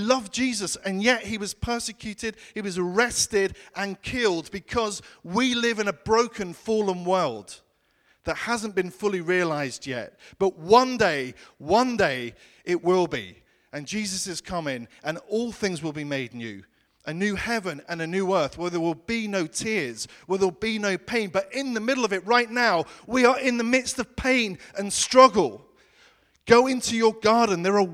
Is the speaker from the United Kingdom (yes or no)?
yes; United Kingdom; Okay, I know we're British and we struggle, and some of us maybe aren't British, and we can do that more easily.